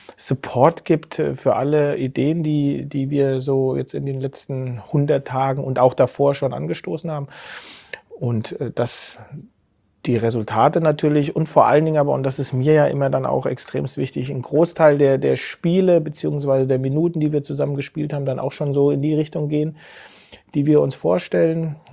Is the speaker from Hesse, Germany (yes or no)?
yes; Trebur, Hesse, Germany; Und dann aufgewachsen auf der Hessenau. Das ist 5 Kilometer von Geinsheim. In Geinsheim habe ich Fußball gespielt und bin zur Grundschule gegangen. Und die Hessenau ist ein Ortsteil der Großgemeinde Trebur, wo Geinsheim auch ein Teil davon ist.